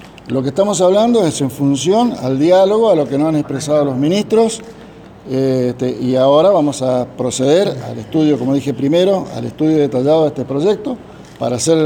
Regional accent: Santa Fe, Argentina; Nosotros somos primero, antes que nada, santafesinos

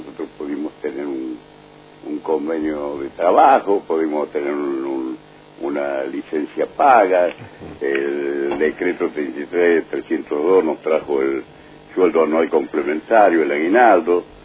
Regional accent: Argentina

